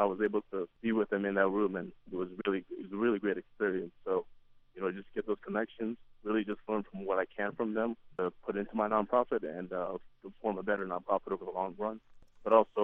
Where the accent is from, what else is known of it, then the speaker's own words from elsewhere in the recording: Montana, United States; also born or lived in Sierra Leone; I was born in 1996 in Sierra Leone, West Africa, and during the Civil War. And during that time, my mother couldn't take care of me and my other brothers and sisters. So she decided to give us up for adoption to a family up here in Montana. And I've lived in Montana